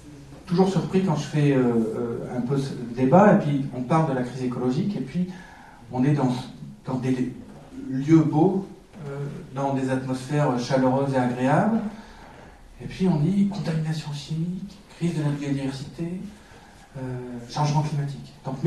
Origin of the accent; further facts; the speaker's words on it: Paris, Île-de-France, France; moi je suis parisien. Et je vis dans le 6e. Enfin, je vivais, mes parents vivaient dans le 6e arrondissement.